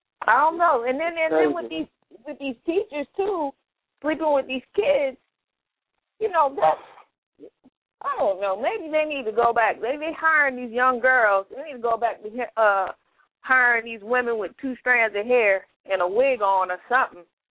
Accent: Germany; I remember when I was growing up in Germany, my report card, I never got to carry my report card home.

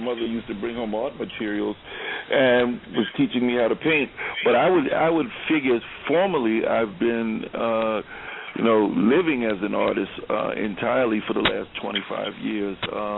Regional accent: Queens, New York, United States; I hail from Queens, but I've lived in Brooklyn, I guess, for probably the last 30 years

